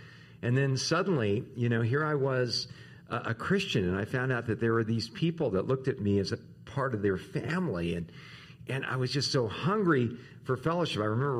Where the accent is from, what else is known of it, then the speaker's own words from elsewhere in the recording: Tucson, Arizona, United States; hey, you know … I'm from Tucson and all this.